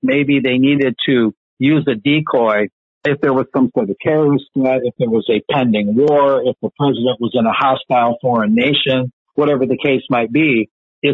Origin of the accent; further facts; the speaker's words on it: Bridgman, Michigan, United States; So that's a shout out to my hometown in Southwest Michigan, Bridgman.